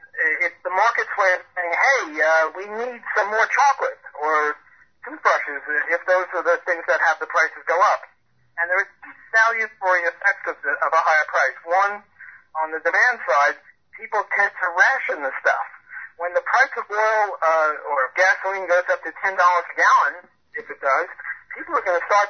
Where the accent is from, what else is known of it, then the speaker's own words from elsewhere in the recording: New Orleans, Louisiana, United States; I'm from New Orleans. I'm a professor at Loyola University in New Orleans.